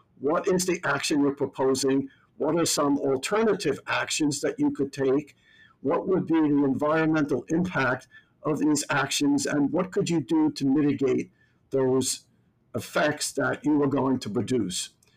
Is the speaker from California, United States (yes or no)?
no; Bronx, New York, United States; As you know, I was brought up in the South Bronx, about a 10-minute walk from Yankee Stadium, with a population density of about 80,000 people per square mile. And this was a working class neighborhood.